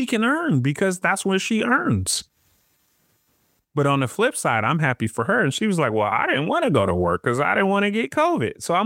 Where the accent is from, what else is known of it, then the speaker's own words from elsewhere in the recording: Michigan, United States; now in Florida, United States; I'm from Michigan.